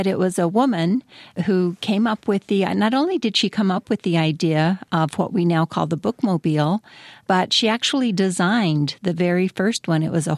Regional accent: Utah, United States; I grew up in northeastern Utah in a small rural farming community, and there were seven children in my family.

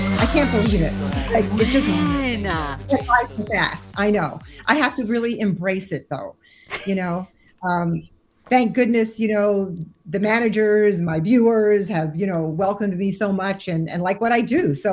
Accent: Montreal, Quebec, Canada; also born or lived in Nova Scotia; I was born in Montreal. My parents and grandparents were born in Nova Scotia, Nouvelle-Écosse, and they met in Montreal, and hence I arrived.

